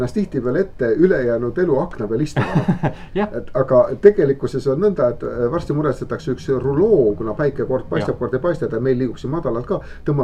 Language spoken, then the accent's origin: Estonian; Paide, Järva County, Estonia; Mina kui paidelane, ma tean, mida ma paidel mõtlen.